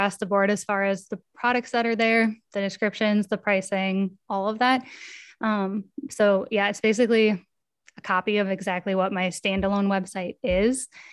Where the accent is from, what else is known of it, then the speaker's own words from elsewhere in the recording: Minnesota, United States; now in Denmark; my shop is based in Minnesota, my home state. My products are produced on a woman-owned printing press in Minnesota. I live in Denmark.